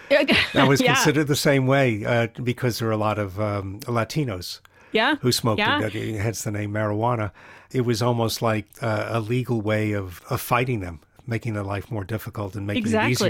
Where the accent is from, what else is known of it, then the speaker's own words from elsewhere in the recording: New York, United States; because I grew up in New York, so I know all about the mafia and all that.